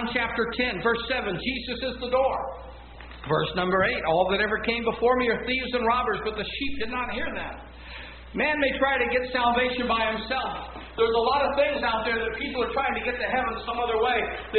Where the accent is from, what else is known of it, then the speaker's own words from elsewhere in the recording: Troy, Michigan, United States; but when I was growing up in Troy, I had went to Eastern Michigan University.